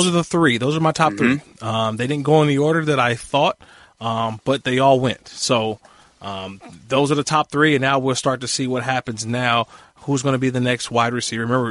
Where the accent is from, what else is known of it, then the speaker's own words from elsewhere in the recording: Oakland, California, United States; I grew up in Oakland, born and raised.